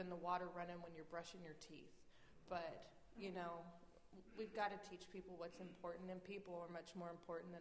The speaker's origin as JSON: {"language": "English", "region": "Texas", "country": "United States", "tie": "born or raised there", "also_born_or_lived": "New Mexico, United States", "said": "I grew up in the Chihuahuan Desert of extreme West Texas and eastern New Mexico, and so I know what it's like to feel the joy of when a rain comes"}